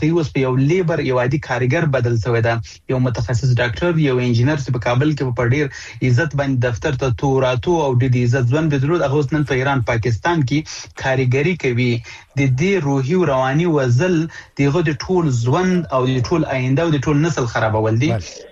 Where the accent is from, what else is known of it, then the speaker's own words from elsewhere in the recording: Afghanistan; زه د افغانستان دی یو بچی په صفت باندې د دې وطن دی یو زوی په صفت